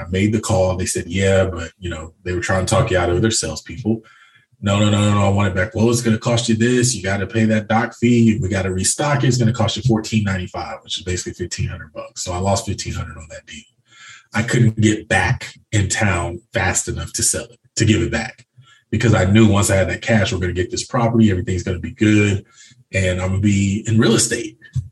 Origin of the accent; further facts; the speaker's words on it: Enid, Oklahoma, United States; No, this was in my hometown, which was Enid. It was a smaller town outside of here.